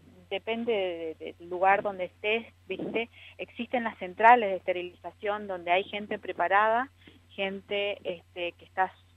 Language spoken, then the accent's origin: Spanish; Corrientes, Argentina; Hace muchos años que estoy acá. Uh-huh. Trabajo acá. Me radiqué acá, pero en realidad soy correntina